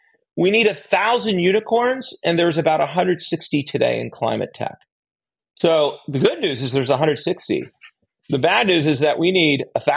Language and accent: English; Bethlehem, Pennsylvania, United States; I grew up in Bethlehem, Pennsylvania.